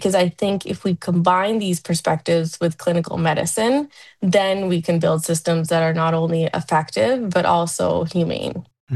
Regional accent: Prince George, British Columbia, Canada; I'm a rural emergency medicine working currently in Northern BC. And I grew up in Prince George in a hardworking Sikh immigrant family. My parents are originally from Punjab.

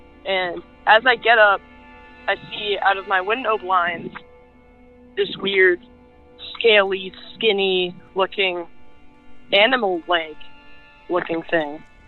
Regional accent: San Antonio, Texas, United States; I'm 14 from San Antonio, Texas.

